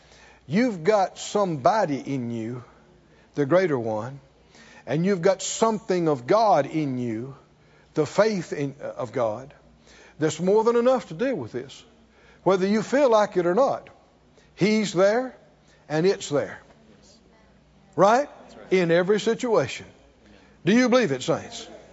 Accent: the South, United States; I'm from the South, okay?

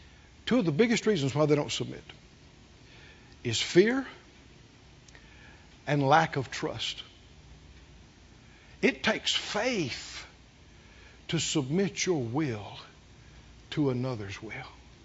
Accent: the South, United States; I've had people accuse my family because we're from the South.

